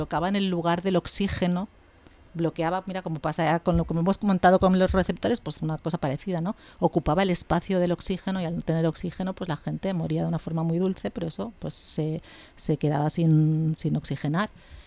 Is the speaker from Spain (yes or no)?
yes; Catalonia, Spain